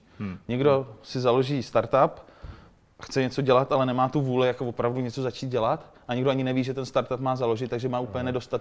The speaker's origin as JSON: {"language": "Czech", "town": "Pardubice", "region": "Pardubice Region", "country": "Czechia", "also_born_or_lived": "Brno", "said": "Já jsem původně z Pardubic, pak jsem studoval v tom Brně"}